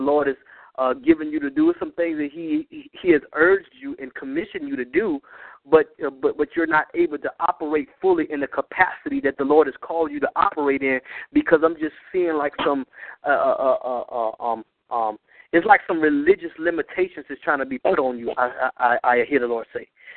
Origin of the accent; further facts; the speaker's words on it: Virginia, United States; Virginia, my home state